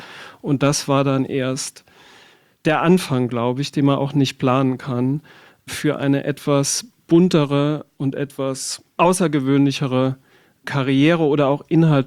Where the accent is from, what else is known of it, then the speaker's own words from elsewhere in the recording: Saarbrücken, Saarland, Germany; also ich komme aus Saarbrücken, da lege ich Wert drauf.